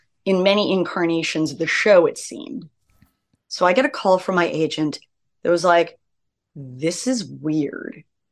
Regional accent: Los Angeles, California, United States; So literally, I was raised by hippies in Laurel Canyon.

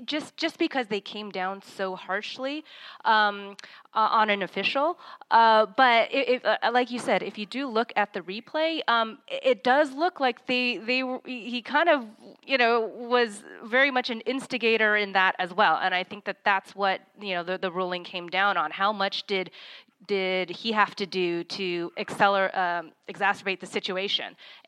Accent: California, United States; And I'm born and raised in California. I am not used to driving in the snow.

